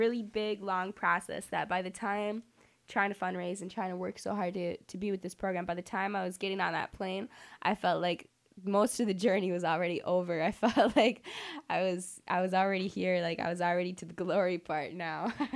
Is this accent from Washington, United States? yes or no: no; Illinois, United States; I'm from Cook County.